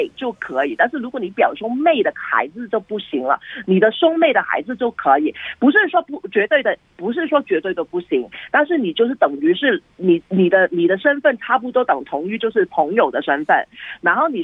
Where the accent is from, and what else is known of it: China; now in Sydney, Australia